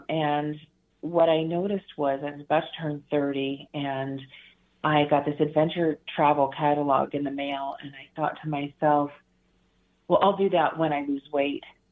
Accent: New Jersey, United States; I mean, I grew up in New Jersey. I was living in New Jersey at the time. I grew up in Vermont, Canada.

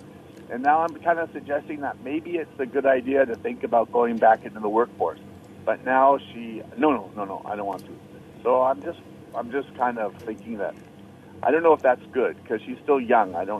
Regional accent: United States; I'm an American, and I'm working.

